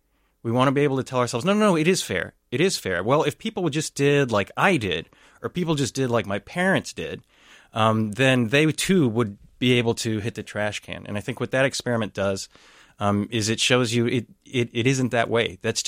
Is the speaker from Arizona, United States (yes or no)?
no; Texas, United States; now in St. Paul, United States; With the guns issue, I grew up in Texas. But I've lived in some pretty liberal places, right? So like I went to a really liberal university. I live here in St. Paul now.